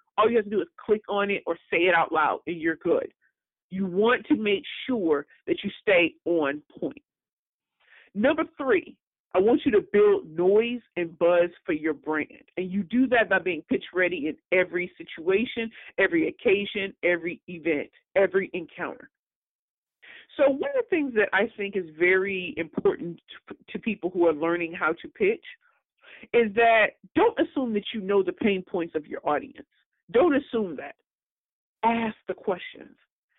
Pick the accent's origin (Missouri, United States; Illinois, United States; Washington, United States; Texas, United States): Missouri, United States; St. Louis; And I was talking to the cashier about that, and I was like, "Yeah, I'm from St. Louis, Missouri."